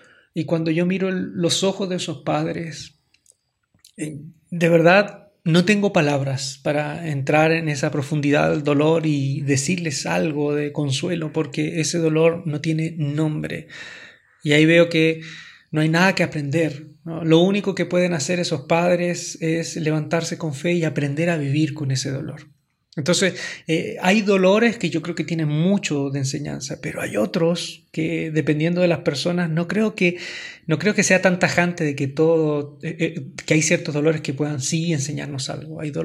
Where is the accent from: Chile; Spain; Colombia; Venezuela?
Chile; Ustedes saben que yo soy de Chile.